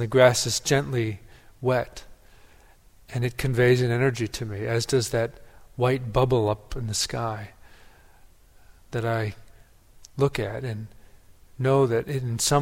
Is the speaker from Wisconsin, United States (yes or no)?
yes; Wisconsin, United States; I grew up in Wisconsin and love listening to the stories of Garrison Keillor.